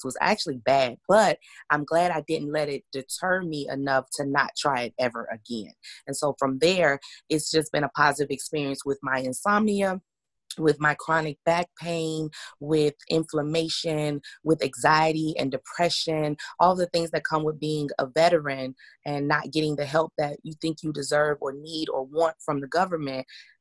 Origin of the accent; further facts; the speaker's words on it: Atlanta, Georgia, United States; So what I love about Atlanta, I'm from Atlanta, and I've been gone over 10 years just traveling